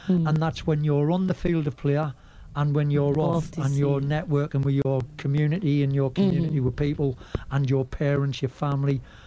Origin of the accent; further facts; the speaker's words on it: England, United Kingdom; now in Trinidad and Tobago; So that was me as an Englishman bending, because I'm living here now.